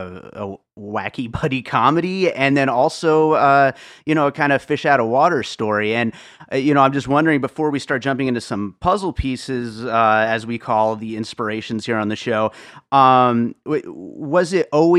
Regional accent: Pennsylvania, United States; also born or lived in Brooklyn; I also, you know, come from a Reformed Jewish background, and of course, Hasidics were around, you know, growing up. I was born in Brooklyn and grew up in Pennsylvania. I was always back into New York all the time.

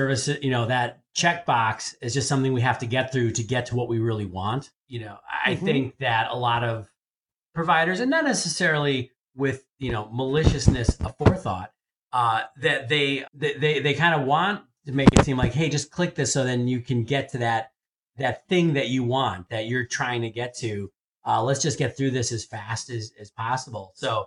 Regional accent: Evanston, Illinois, United States; The Oldani Entrepreneurial Law Center here in my hometown of Evanston, Illinois.

